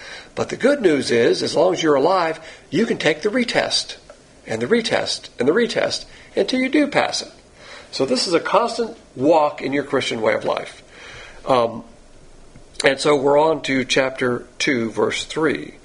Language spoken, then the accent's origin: English; the South, United States; Just like me, I'm a Southerner. I love Southerners.